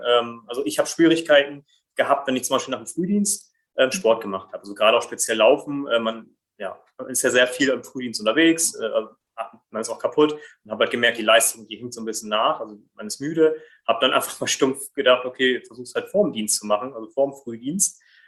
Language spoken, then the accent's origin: German; Brazil; German is a second language; so wie als Brasilianer, das ist ja so eine Religion in Brasilien, Fußball zu spielen